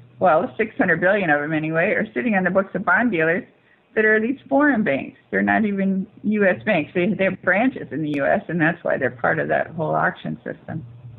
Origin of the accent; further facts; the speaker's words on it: California, United States; In fact, I'm from California